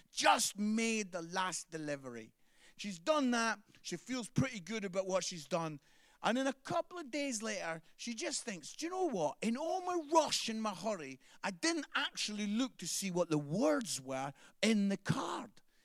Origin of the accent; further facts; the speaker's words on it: Edinburgh, Scotland, United Kingdom; So we're Aberdeen, I'm from Edinburgh, we're from like the lovely parts of Scotland, yeah?